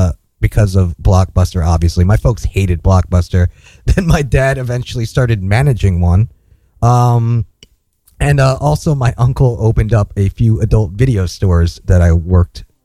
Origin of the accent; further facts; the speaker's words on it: Edison, New Jersey, United States; Yes, Edison. Yeah, I actually was born in Edison. All my folks were born in Newark, besides me.